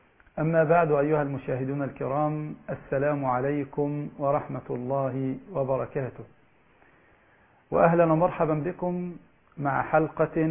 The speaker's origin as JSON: {"language": "Arabic", "country": "Egypt", "said": "عندنا في مصر مشكلة اقتصادية كبيرة"}